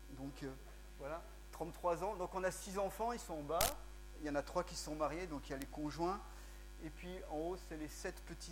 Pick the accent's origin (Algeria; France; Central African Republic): Central African Republic; Donc ça, c'était chez nous en Centrafrique.